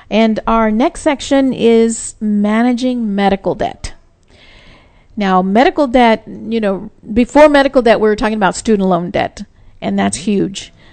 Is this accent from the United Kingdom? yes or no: no; Texas, United States; And y'all, I'm from Texas.